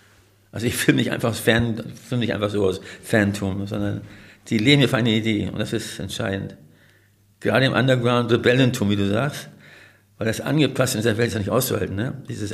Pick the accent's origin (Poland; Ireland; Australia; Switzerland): Australia; now in Germany; Ich komme aus Australien, in der Buschwüste. Und als wir nach Deutschland kamen